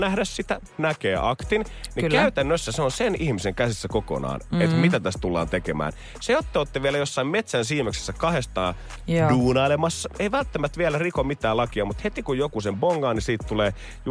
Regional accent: Helsinki, Uusimaa, Finland; Minä ja Joel Pohjanpalaan siis ollaan kasvettu Helsingissä samalla asuinalueella, eli Ruoholahdessa lapsuutemme.

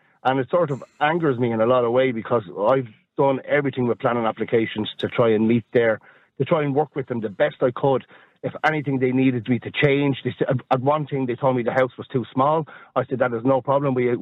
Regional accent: Ireland; because I'm an Irish citizen

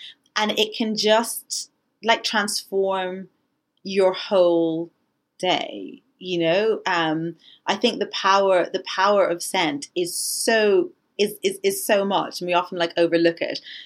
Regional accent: Ireland; when I was growing up in Ireland, you couldn't buy makeup for like any darker skin tones because there were just no people of color there whatsoever.

